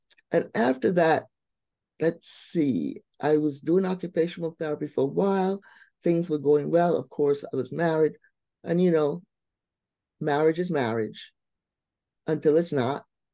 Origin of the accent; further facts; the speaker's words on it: Barbados; now in United States; I'm originally from Barbados. So the first reinvention was just coming here to America